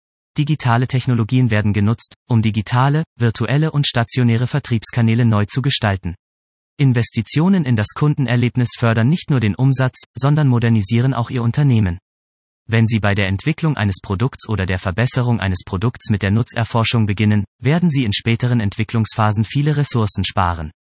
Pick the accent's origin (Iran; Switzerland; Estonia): Estonia; Tallinn, Harju County; Ich vergleiche das gerne mit meiner Heimatstadt Tallinn.